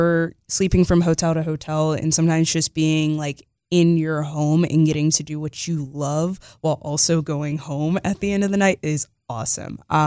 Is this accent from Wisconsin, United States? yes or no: no; Garland, Texas, United States; Like, we always say Dallas, but Garland is my hometown. I reside like close by Arlington.